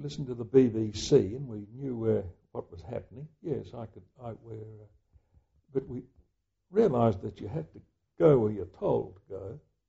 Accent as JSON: {"language": "English", "country": "Australia", "said": "The feeling, as an Australian, was that amongst a lot of Australians, we knew that Australia was likely to be invaded"}